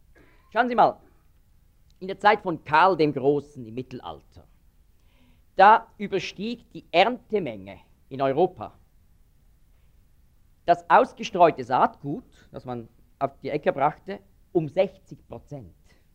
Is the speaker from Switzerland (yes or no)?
yes; Switzerland; Das ist ein Tier, sieht so ähnlich aus wie ein Murmeltier bei uns in der Schweiz.